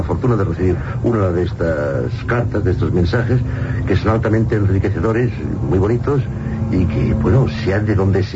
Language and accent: Spanish; Equatorial Guinea; now in Spain; Yo estaba en el año 69, me vine a España, de Guinea Ecuatorial